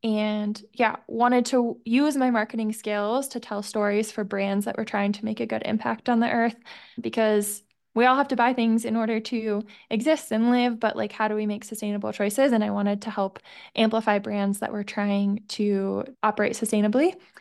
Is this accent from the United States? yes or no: yes; Midwest, United States; I grew up in the Midwest, but got to spend some summers doing some guiding in Utah.